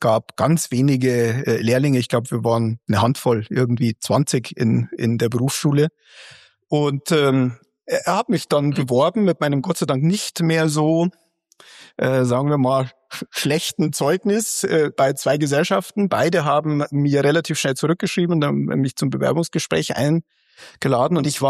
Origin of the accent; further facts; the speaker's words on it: Tutzing, Bavaria, Germany; also born or lived in Germering; ich habe nie in München selbst gewohnt. Also ich habe immer drumherum gewohnt, bin aufgewachsen in Tutzing am Starnberger See, also sehr schön. Wurde dann verschleppt nach Germering